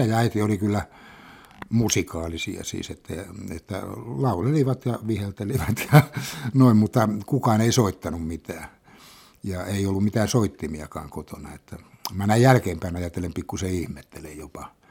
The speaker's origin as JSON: {"language": "Finnish", "town": "Tampere", "region": "Pirkanmaa", "country": "Finland", "tie": "born or raised there", "also_born_or_lived": "Riihimäki / Haapakoski", "said": "Me muutettiin Riihimäeltä sitten Haapakoskelle Pieksämäen lähelle ja sieltä sitten vähän ennen kansakoulua niin Tampereelle. Asuttiin Petsussa."}